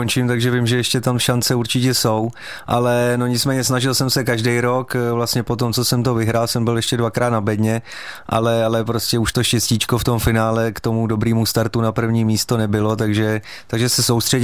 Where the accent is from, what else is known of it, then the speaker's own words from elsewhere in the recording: Pardubice, Pardubice Region, Czechia; já tím, že jsem Čech a ještě k tomu Pardubák, nebo jsem začínal v tom klubu v Pardubicích od malinka